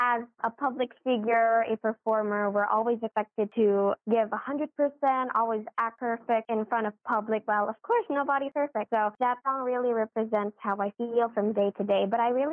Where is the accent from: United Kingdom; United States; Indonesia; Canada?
Indonesia; Jakarta; English is a second language; Yes, I'm from Jakarta, Indonesia.